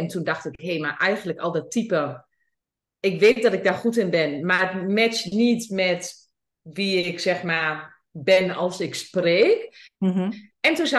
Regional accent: Overijssel, Netherlands; accent: Twente; oh god, mijn accent, mijn Twentse accent

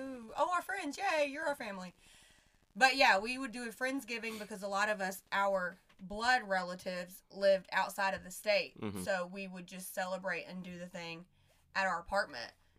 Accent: the South, United States; So I feel like as a Southerner and all my Southern listeners out there, y'all know when we go to someone else's house

